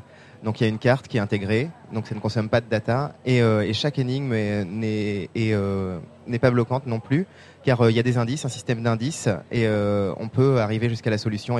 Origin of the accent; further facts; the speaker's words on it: Rouen, Normandy, France; on est tous les deux natifs de Rouen. On est tous les deux habitants et amoureux de notre ville.